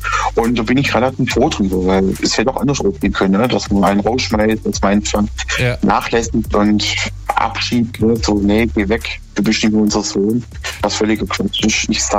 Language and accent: German; Heidenheim an der Brenz, Baden-Württemberg, Germany; Aus Heidenheim an der Brenz.